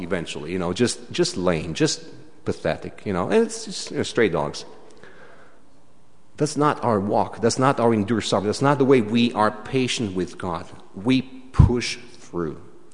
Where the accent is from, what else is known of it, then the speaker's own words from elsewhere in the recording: Romania; The second thing, and you know me, I'm coming from Romania.